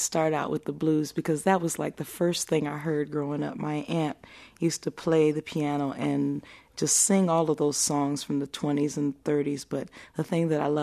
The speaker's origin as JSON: {"language": "English", "town": "Denver", "region": "Colorado", "country": "United States", "tie": "born or raised there", "said": "No, actually, I grew up in Denver, Colorado."}